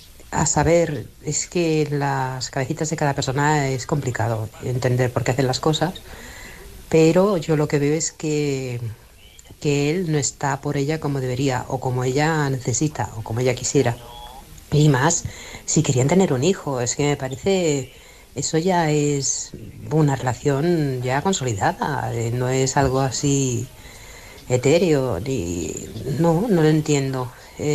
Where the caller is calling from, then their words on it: Barcelona, Catalonia, Spain; de Barcelona.